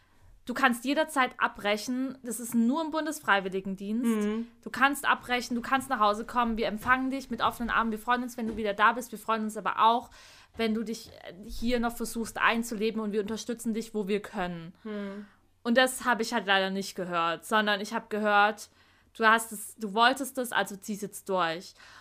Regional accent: Heilbronn, Baden-Württemberg, Germany; Ich meine, ich hätte das locker in Heilbronn, also meiner Heimatstadt, weiterführen können.

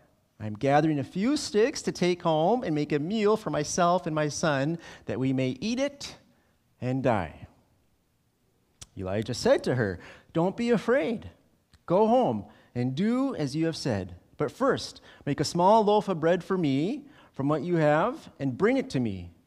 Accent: Minneapolis, Minnesota, United States; Growing up as a boy, we grew up in Minneapolis, and we had huskies

